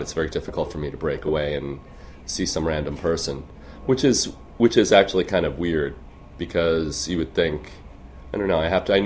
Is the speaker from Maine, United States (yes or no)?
no; South Orange, New Jersey, United States; Well, I was born in Jersey City. And right around high school time, a little before, we moved out to South Orange, which is in Essex County, which is only 20 or 30 minutes away from the city.